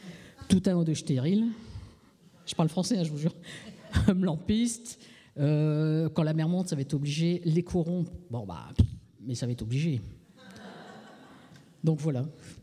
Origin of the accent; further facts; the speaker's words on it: Lille, Hauts-de-France, France; je viens des HDF, moi, Hauts-de-France, c'est pas HDR. Je viens de Lille, quoi.